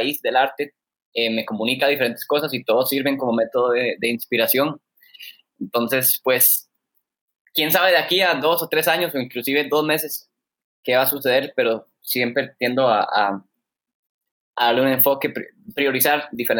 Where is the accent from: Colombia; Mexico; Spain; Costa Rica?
Costa Rica; Yo como tico no me identifico tanto porque yo nací aquí toda mi vida